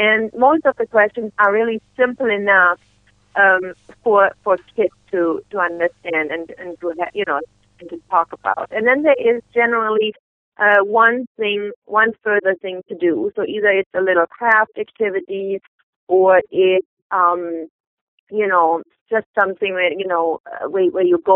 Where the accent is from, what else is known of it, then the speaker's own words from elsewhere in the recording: Germany; Well, I grew up in Germany, and Advent is a big deal there.